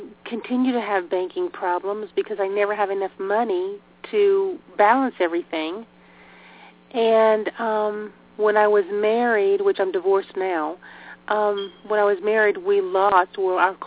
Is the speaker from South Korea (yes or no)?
no; North Carolina, United States; I'm from North Carolina.